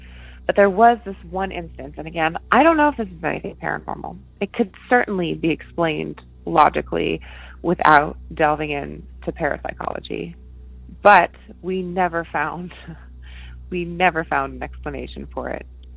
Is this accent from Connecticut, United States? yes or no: yes; Connecticut, United States; I grew up in Connecticut. I'm going to stay anonymous. But I grew up in Connecticut, and I lived in 3 different houses in Connecticut.